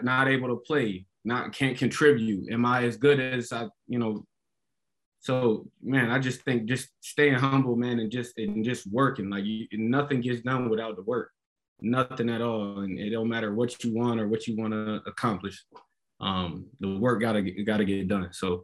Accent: Syracuse, New York, United States; Like, I feel like it began growing up in Syracuse, right? Like that, I was, you know, I just, it was home, but it was all I knew

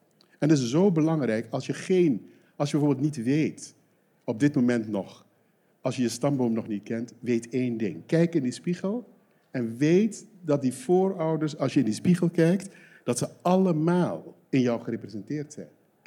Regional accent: Aruba; now in Netherlands; Dus hoe verhoud ik mij als Arubaan?

